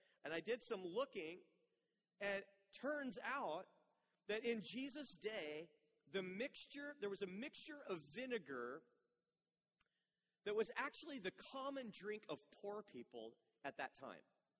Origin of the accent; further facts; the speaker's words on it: Vallejo, California, United States; born there; I was born in Vallejo, California. If I had to pick, I'd have chose a different city.